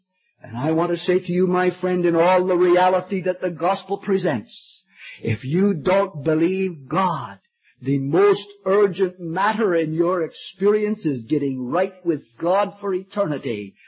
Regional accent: Niagara Falls, Ontario, Canada; When I was a boy, I was born and raised in Niagara Falls in Ontario.

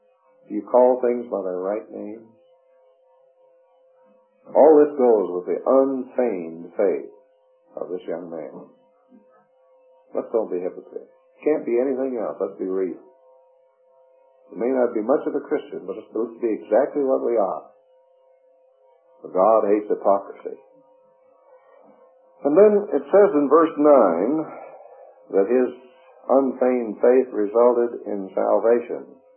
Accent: the South, United States; accent: southern; I grew up in the Scotch community when I was a boy. Almost spoiled my southern accent because the Scotch, you know, got a butter on their tongues.

